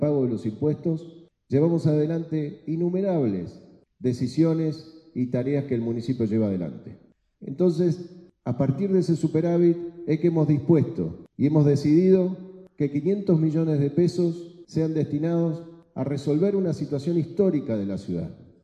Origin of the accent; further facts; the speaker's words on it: Neuquén, Argentina; Porque somos los neuquinos los que le damos el gas, la luz, el petróleo al país. Pero aún así, los neuquinos podemos.